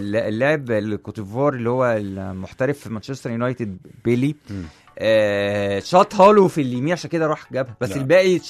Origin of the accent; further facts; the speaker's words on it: Upper Egypt, Egypt; اي محافظه عندنا في الصعيد تنظم ماتش